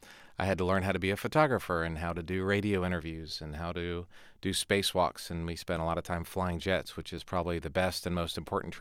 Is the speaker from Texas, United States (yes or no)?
yes; Texas, United States; I'm a Texan, and I had to travel all the way to New York City to do this interview back in Texas.